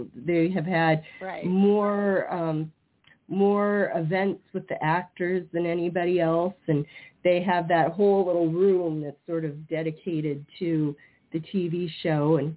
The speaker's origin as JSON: {"language": "English", "region": "Iowa", "country": "United States", "said": "If anybody can't tell, I'm from Iowa."}